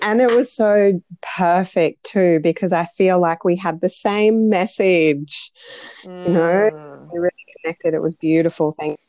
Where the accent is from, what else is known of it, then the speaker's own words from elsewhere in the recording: Bundaberg, Queensland, Australia; So I went back home to my hometown of Bundaberg, and I got my first job in the accounting industry as an admin assistant.